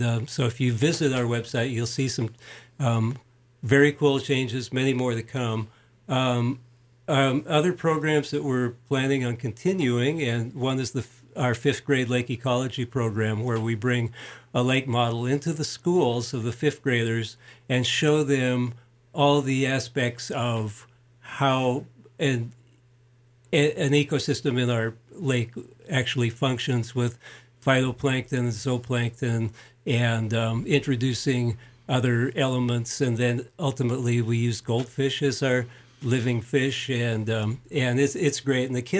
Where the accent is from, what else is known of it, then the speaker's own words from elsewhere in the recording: Coeur d'Alene, Idaho, United States; when I grew up in Coeur d'Alene, and when I wanted to go to college, and of course my parents wanted me to stay in Coeur d'Alene